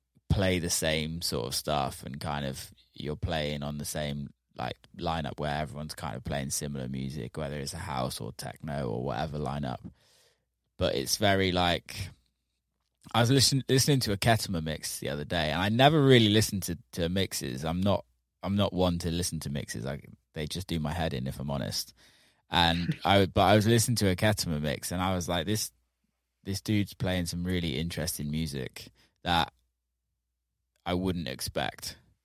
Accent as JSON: {"language": "English", "region": "South West England", "country": "United Kingdom", "tie": "born or raised there", "said": "growing up in the Southwest"}